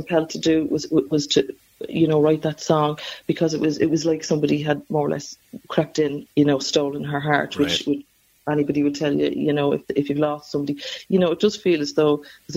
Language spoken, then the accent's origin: English; Dublin, Leinster, Ireland; I'm an Irish girl, but I am a dub. One of seven, five girls, two boys. And, you know, from a bit of a bohemian family, really, I was raised very close to O'Donoghue's pub.